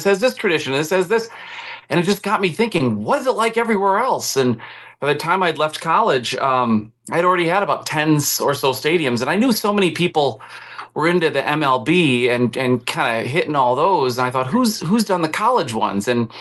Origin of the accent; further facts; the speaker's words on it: Wisconsin, United States; So I grew up in Wisconsin, and I grew up there in the early 90s when the program was really turning its fortunes.